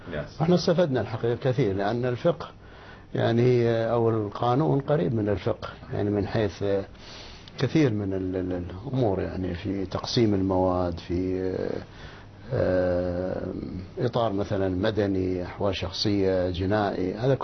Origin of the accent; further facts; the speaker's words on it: Cairo, Cairo Governorate, Egypt; وبعدين انتقل عندنا في مصر القديمة في مسجد عمر بن العاص